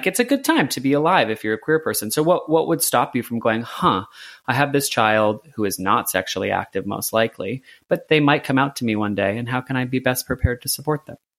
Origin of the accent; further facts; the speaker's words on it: Cuba; Through the lens of being a religious woman, I grew up in the Roman Catholic faith. Through the lens of being a Cuban, which is my cultural identity.